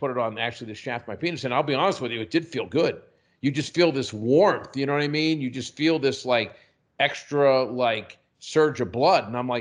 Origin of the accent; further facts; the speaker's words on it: Pittsburgh, Pennsylvania, United States; GNC is a Pittsburgh-based company, and I grew up in Pittsburgh.